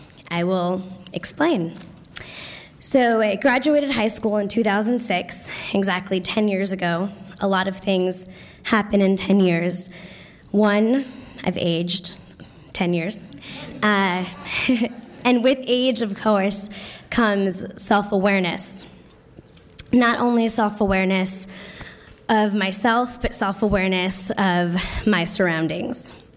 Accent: Connecticut, United States; Meanwhile, I grew up in Connecticut at 12 years old.

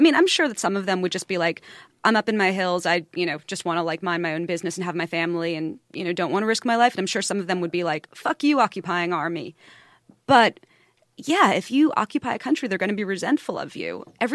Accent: New York City, New York, United States; born there; I fucking love New York. I was born in New York.

